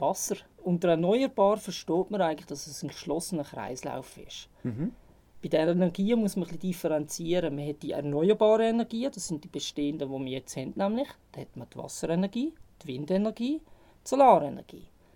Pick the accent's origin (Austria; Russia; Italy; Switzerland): Switzerland; Ist bei uns in der Schweiz ein Thema.